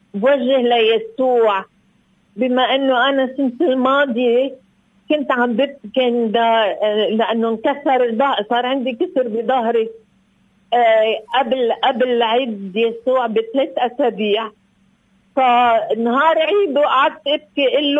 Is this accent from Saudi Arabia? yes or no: no; Lebanon; نحن كلبنانية